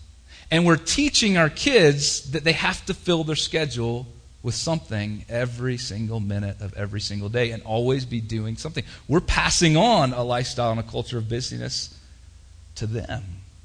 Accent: the South, United States; And I grew up in the South, so there's like anti-liquor laws.

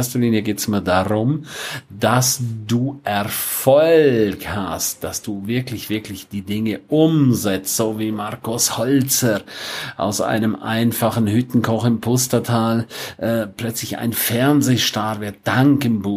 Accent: St. Moritz, Graubünden, Switzerland; 2 Tage lang Superhammer-Training in St. Moritz, in meiner Heimat.

